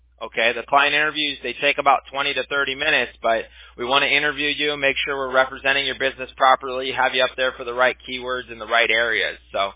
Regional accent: Huntington Beach, California, United States; also born or lived in Santa Ana; I'm a California native through and through. I was actually born in Huntington, Santa Ana, but I was raised in Huntington Beach. So I'm a Huntington Beach native, actually, by heart. I grew up a beach bum.

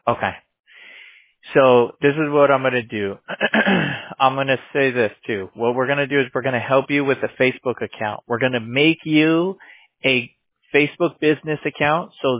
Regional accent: Whittier, California, United States; I grew up in Whittier, so like around there.

